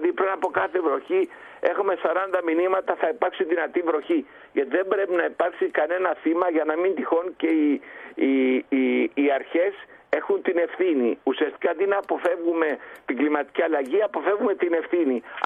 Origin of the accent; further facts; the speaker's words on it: Greece; now in France; εγώ που είμαι Έλληνας και έχω ζήσει τις αρνητικές οικονομικές επιπτώσεις των Ολυμπιακών Αγώνων στην Ελλάδα